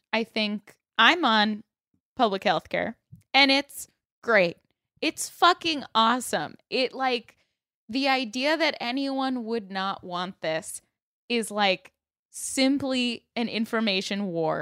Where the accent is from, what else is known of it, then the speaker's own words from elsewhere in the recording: Florida, United States; I mean, I'm from Florida and I see it.